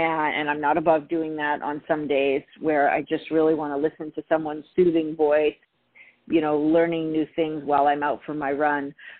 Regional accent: Canada; I grew up in Canada, so I have to say that I am definitely a person who loves four seasons.

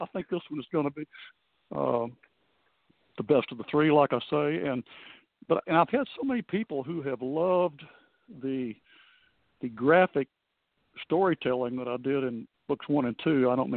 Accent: Frankfort, United States; I grew up in Frankfort, went to Hollywood to become a screenwriter, came back to Frankfort.

